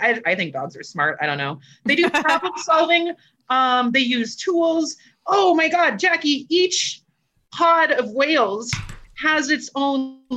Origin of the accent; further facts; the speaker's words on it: Portland, Oregon, United States; I was only like 3 hours away from Keiko and growing up in Portland.